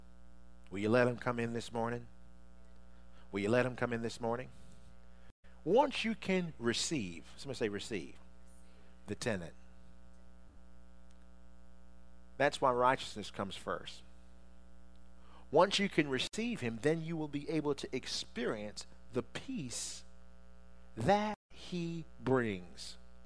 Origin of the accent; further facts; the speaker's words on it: Washington, District of Columbia, United States; I'm from Washington, D.C. area, and there was one time when they just decided to refurbish the whole city.